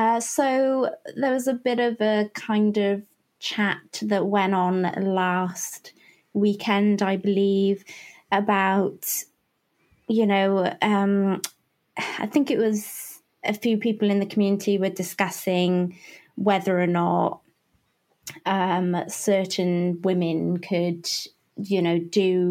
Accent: United Kingdom; I come from the England-Wales border in the UK

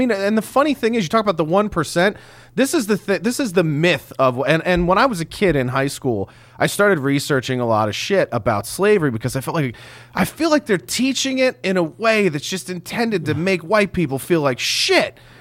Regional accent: Philadelphia, Pennsylvania, United States; I grew up in Philadelphia.

